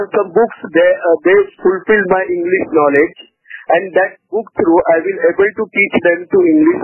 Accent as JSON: {"language": "Hindi", "town": "Aurangabad", "region": "Maharashtra", "country": "India", "first_language": "Marathi", "second_language": "Hindi", "said": "मैं महाराष्ट्र औरंगाबाद से हूं, और मैं दोस्तों के लिए मराठी यानी हमारी महाराष्ट्र की जो मदर टंग है मराठी"}